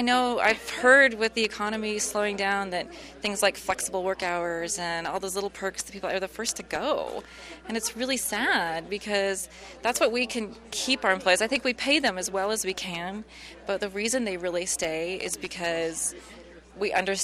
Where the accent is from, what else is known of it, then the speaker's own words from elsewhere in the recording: Idaho, United States; also born or lived in California; we're from Idaho, northern Idaho, and we moved to California for 5 years and came back home to be near family